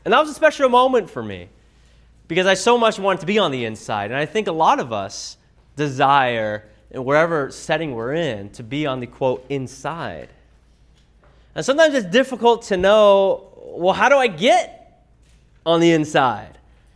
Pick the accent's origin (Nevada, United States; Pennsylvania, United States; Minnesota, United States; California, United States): California, United States; now in Kansas City, United States; It was strange because I grew up in California my whole life. And Missouri is just very different than California.